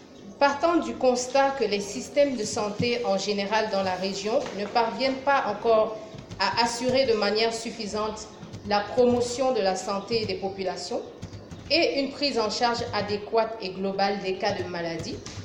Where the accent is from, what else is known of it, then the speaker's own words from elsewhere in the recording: Cameroon; born there; l'information qui est encore plus vraie, c'est que je suis née au Cameroun.